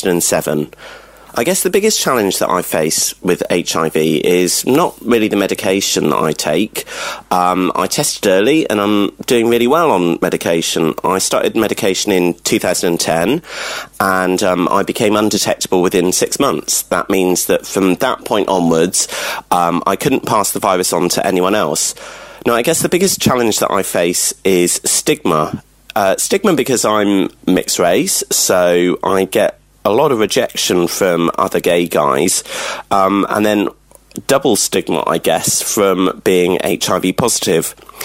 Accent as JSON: {"language": "English", "region": "South West England", "country": "United Kingdom", "tie": "born or raised there", "said": "I'm 40, and I grew up in Somerset. I'm mixed race, my dad's from Mauritius"}